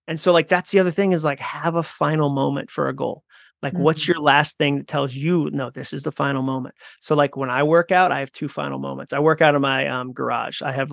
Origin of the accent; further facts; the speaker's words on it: Massachusetts, United States; I grew up in Massachusetts.